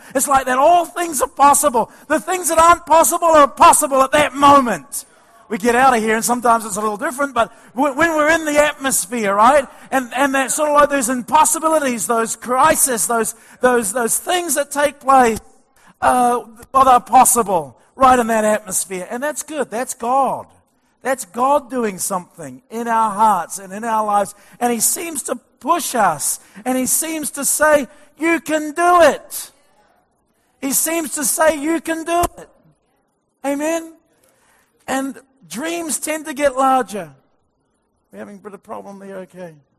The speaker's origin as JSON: {"language": "English", "town": "Christchurch", "region": "Canterbury", "country": "New Zealand", "tie": "born or raised there", "said": "Growing up in Christchurch, my dad was a greengrocer, and he converted an old school bus into a mobile shop."}